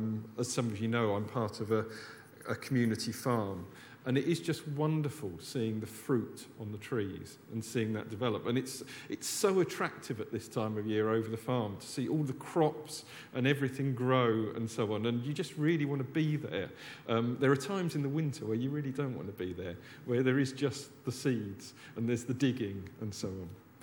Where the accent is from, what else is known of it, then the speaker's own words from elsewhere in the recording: United Kingdom; I think as we're British, perhaps we'll go for acorn and mighty oaks.